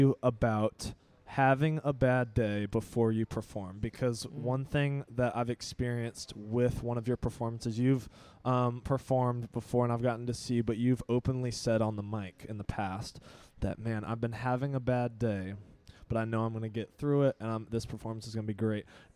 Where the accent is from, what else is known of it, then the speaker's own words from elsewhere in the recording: Raleigh, North Carolina, United States; I travel down to my hometown to play in this tournament. Literally, I will go for a day and then come back, and Raleigh's my hometown. So I went down to Raleigh